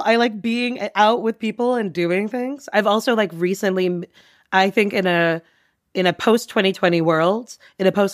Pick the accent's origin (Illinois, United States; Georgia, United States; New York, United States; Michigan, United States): New York, United States; And I grew up on Long Island.